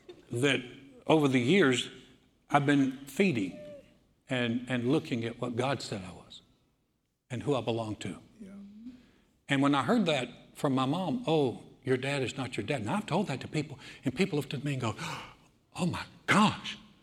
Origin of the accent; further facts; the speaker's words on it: Georgia, United States; my identity is not in … we're from Georgia, and we're from the South